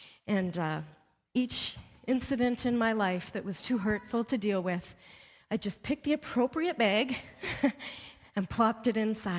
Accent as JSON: {"language": "English", "country": "Canada", "tie": "born or raised there", "said": "Because I had a bit darker skin growing up in Canada"}